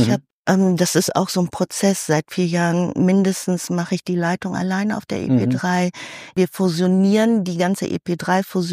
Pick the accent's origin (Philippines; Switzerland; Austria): Philippines; Manila, Metro Manila; now in Germany; Ich komme aus Philippinen, in Manila, das ist ja die größte Stadt dort, beziehungsweise Hauptstadt, und komme halt auch aus dem Slums sozusagen. Also Slums konnte ich wirklich rüber gucken, wobei wir schon ein Steinhaus hatten.